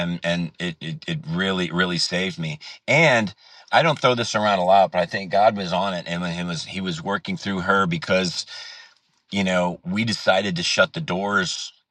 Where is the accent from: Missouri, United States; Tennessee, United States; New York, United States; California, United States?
Missouri, United States; I'm from Missouri, like, yeah, us Midwestern, when we're talking to someone in Texas, we'll get a little bit more drawly and say y'all a little bit more